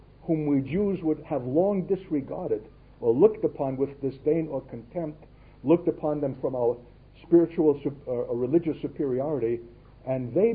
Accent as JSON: {"language": "English", "town": "Brooklyn", "region": "New York", "country": "United States", "tie": "born there", "said": "It's only a fluke I'm born in Brooklyn, that I'm wearing an American uniform, that I'm Jewish"}